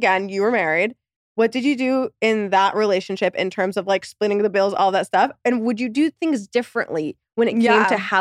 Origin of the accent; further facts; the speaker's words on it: Egypt; moved away; We came here from Egypt with no money. And for me growing up, I always associated happiness and worth with money.